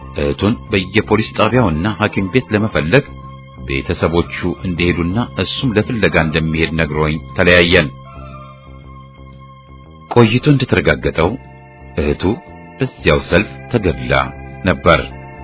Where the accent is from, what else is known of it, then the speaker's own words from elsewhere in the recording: Addis Ababa, Ethiopia; ተወልጄ ያደግኩባት አዲስ አበባ እንደዚያን ቀን ሆና አይቻት አላውቅም።